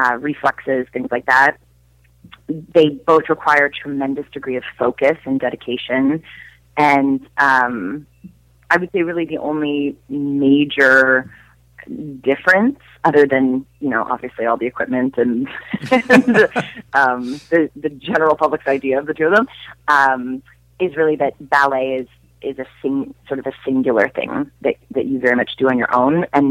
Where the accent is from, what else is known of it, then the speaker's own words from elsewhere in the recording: Canada; I would say that even the people who profess to not be into hockey would still be much more into hockey than anyone else in the entire world.